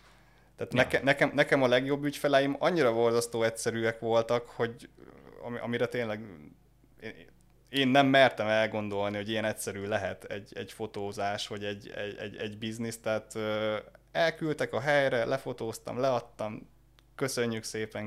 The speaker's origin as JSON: {"language": "Hungarian", "country": "Hungary", "moved": "as an adult", "said": "nem is az, hogy magyar vagyok, hanem az, hogy nem ott nőttem fel, tudod. Tehát én 6 éve szinte egy nagyon minimális nyelvtudásot cseppentem oda"}